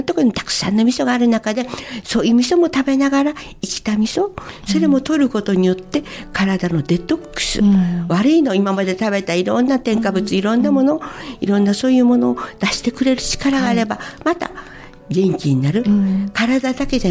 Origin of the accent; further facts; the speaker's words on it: Naha, Okinawa, Japan; 那覇生まれ育ちでまず考えられない、はい、アスファルトでもう木もあるかないような、そういうところで育ったんですけど、で今田舎に来て